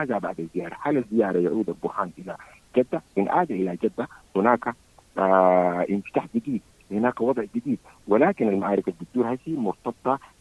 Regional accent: Sudan; لأن نحن كسودانيين الآن مفترض نرى إلى وضعنا الوطني ورحمتنا الوطنية والقومية.

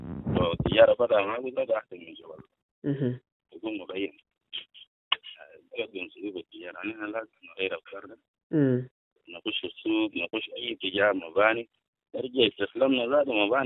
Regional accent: South Sudan; أنا إنسان جنوبي وكده هسه ناس بيقولوا لي أنا دارفوري

